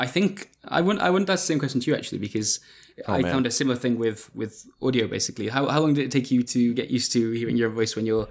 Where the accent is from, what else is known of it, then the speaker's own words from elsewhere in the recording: Stoke-on-Trent, West Midlands, United Kingdom; now in Brighton, United Kingdom; I grew up in Stoke-on-Trent, which is in, sort of the middle or more northern, I guess, part of England, and now I live on the most south part. Like I'm right on the southern coast, just below London. I live in Brighton